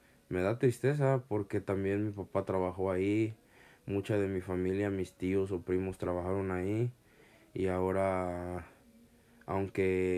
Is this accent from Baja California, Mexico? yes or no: no; Zacapu, Michoacán, Mexico; en el pueblo de donde yo soy, llamado Zacapu